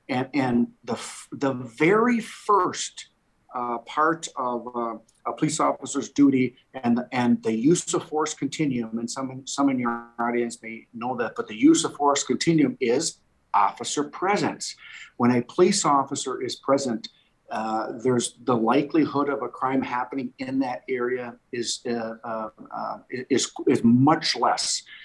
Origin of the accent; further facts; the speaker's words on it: Minnesota, United States; the start of the movement really started in my home state of Minnesota, in the city of Minneapolis.